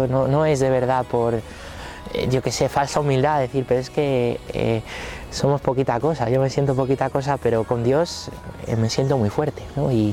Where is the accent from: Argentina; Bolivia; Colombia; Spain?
Spain; Móstoles, Community of Madrid; born there; Yo nací en Móstoles, mi parroquia de origen se llama San Simón de Rojas, en el Parque Coimbra. Y bueno, pues yo crecí en mi parroquia